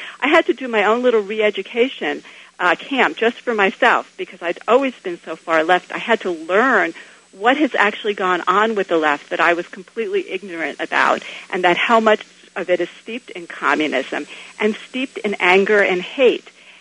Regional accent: New York, United States; now in Berkeley, United States; I grew up in New York with a dad who thought that liberals were great and conservatives were the devil.

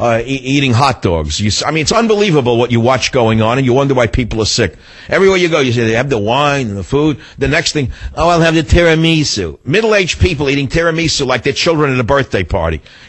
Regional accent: United States; I mean, being an American at that time, nobody in the average person had no concept that food had anything to do with health.

